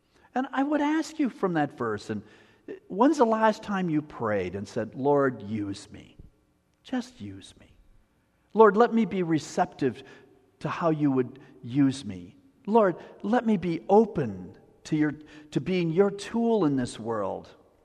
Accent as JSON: {"language": "English", "town": "Appleton", "region": "Wisconsin", "country": "United States", "tie": "born or raised there", "said": "He lives where I grew up in Appleton, Wisconsin."}